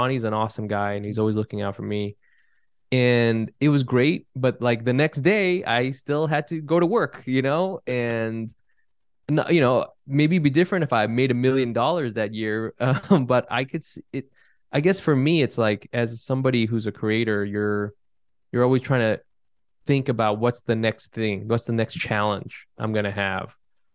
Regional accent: California, United States; growing up in California, you know, I was kind of like, I had an arm's length from the Vietnamese culture. And like, and I grew up in California in the 90s.

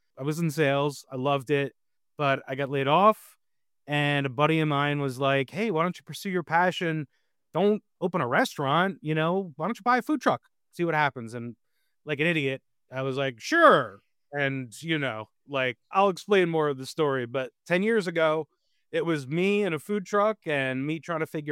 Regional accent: Philadelphia, Pennsylvania, United States; I'm from Philly. So I had a stage. I was 16, you know, my parents were taking me back and forth to Philly.

